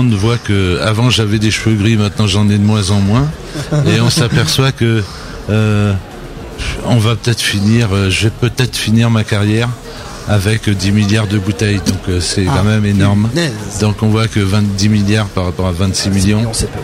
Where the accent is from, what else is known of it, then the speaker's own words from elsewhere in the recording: Nouvelle-Aquitaine, France; born there; je défends la Charente, et je défendrai toujours la Charente parce que je suis né en Charente et je vis en Charente.